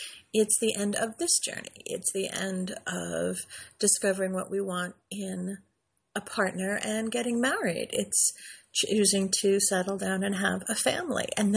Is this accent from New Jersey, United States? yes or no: yes; New Jersey, United States; I grew up in Jersey, as I've mentioned, and the beach and the boardwalk were a big part of my summers.